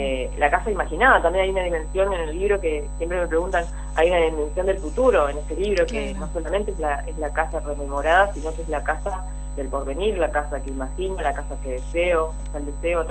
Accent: Paraná, Entre Ríos, Argentina; yo soy de Paraná

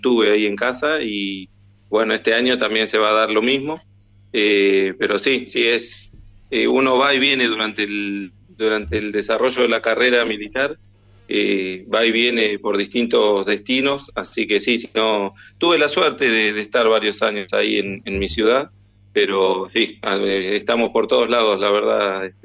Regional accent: Villa Carlos Paz, Córdoba, Argentina; Yo soy de Córdoba, de Villa Carlos Paz.

